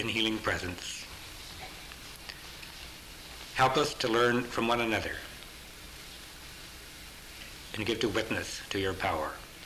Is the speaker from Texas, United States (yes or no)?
no; Sioux Falls, South Dakota, United States; from Sioux Falls, South Dakota.